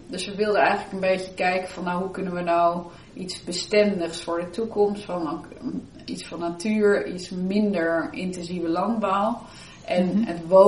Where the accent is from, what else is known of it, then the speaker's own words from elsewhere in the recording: De Bilt, Utrecht, Netherlands; Ik ben in de Bilt opgegroeid, want mijn moeder, die is ook in de Bilt opgegroeid.